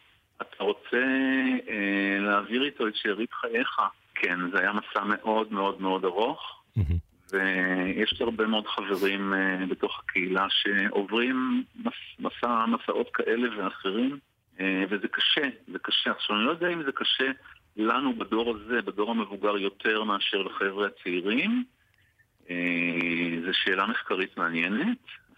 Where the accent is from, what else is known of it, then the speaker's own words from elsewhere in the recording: Haifa, Haifa District, Israel; אני חיפאי, אז כן, אז חיפה היא עיר מעורבת, יהודים וערבים, יש פה גם קהילה ערבית להט"בית שמתחילה להתפתח פה.